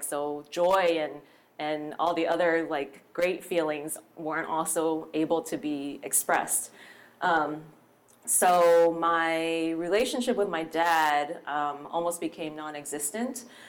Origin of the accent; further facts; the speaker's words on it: Pennsylvania, United States; I grew up in a traditional Chinese-American home outside of Philadelphia in the States.